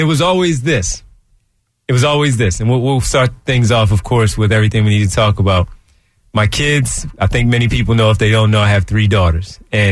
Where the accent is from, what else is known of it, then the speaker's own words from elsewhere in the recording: Philadelphia, Pennsylvania, United States; growing up in West Philly, you just knew a lot of basketball people